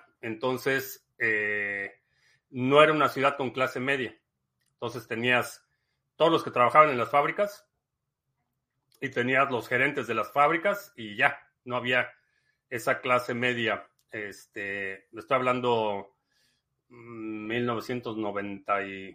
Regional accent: Nicolás Romero, State of Mexico, Mexico; Yo soy de Nicolás Romero, Estado de México.

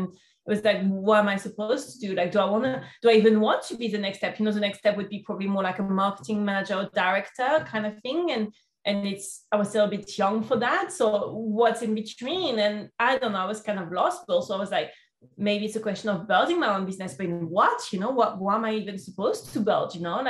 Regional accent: Lyon, Auvergne-Rhône-Alpes, France; English is a second language; because I was from Lyon, I was in internship in Paris.

